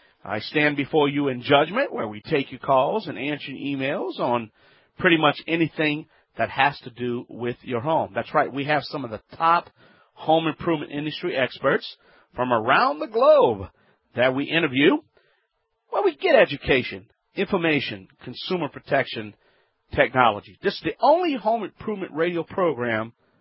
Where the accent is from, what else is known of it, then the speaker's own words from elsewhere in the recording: Louisiana, United States; We have, in my home state, KWDF AM 840 in Alexandria, Louisiana.